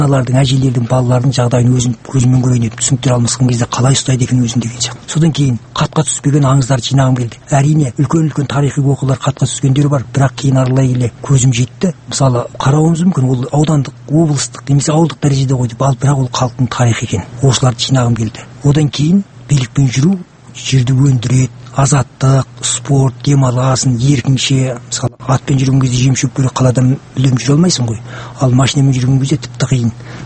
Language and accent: Kazakh; Kyzylorda Region, Kazakhstan; also born or lived in South Kazakhstan Region; Сөйтіп менің балалық шағым екі жерде өтті. 8-ші класты оңтүстік Қазақстан облысының ол кезде Кирв ауданы деп аталатын, қазір Бағара дейді.